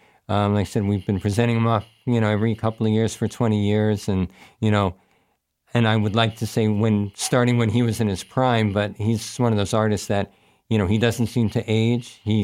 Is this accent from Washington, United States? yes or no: no; New York, United States; But yeah, I'm from the New York area, but I've been up in the Capital Region since 1992.